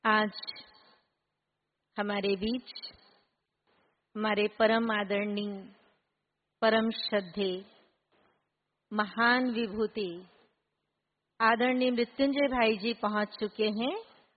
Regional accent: Chhattisgarh, India; हम छत्तीसगढ़ से हैं

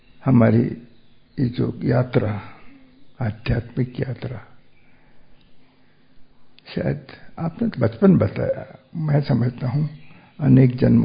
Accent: Mumbai, Maharashtra, India; born there; और हम बम्बई में पैदा हुए थे, और हर वेकेशन में पालनपुर जाते थे मामा के घर

